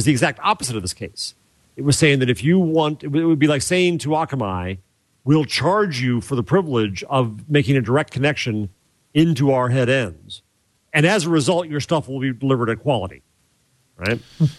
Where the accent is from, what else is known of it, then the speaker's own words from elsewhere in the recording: New York, United States; As a New Yorker, let me answer a question with a question.